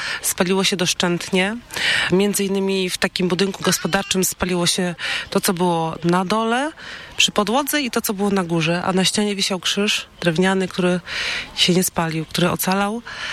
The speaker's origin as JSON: {"language": "Polish", "town": "Leśnica", "region": "Opole Voivodeship", "country": "Poland", "said": "Jesteśmy rodziną z Leśnicy Opolskiej."}